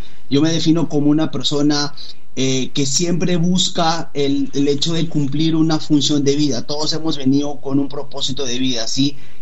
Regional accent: Lima, Peru; Mira, yo nací yo soy de Perú, en Lima específicamente, y yo crecí en un barrio muy, muy, muy peligroso.

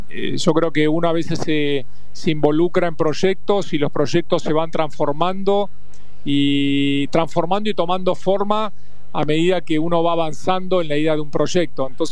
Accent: Buenos Aires, Argentina; born there; yo nací en el Abasto, en el barrio del Abasto

